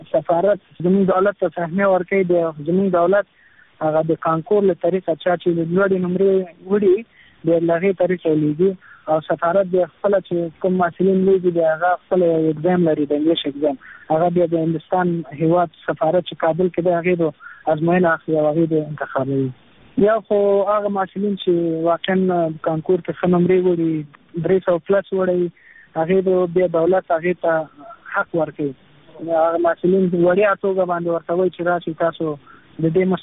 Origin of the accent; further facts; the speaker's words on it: Nangarhar, Afghanistan; now in India; افغان یم، دویم کال ماسټري کوم پونه ښار کې، ایم اے اکنامکس کې، مکتب هم په ننګرهار ښار کې کړی او ولایت کې